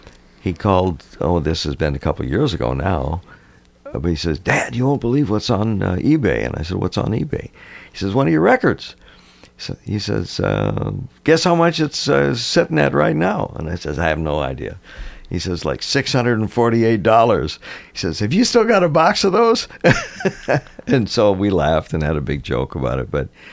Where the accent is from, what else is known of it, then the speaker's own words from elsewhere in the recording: Richfield, United States; back in my hometown of Richfield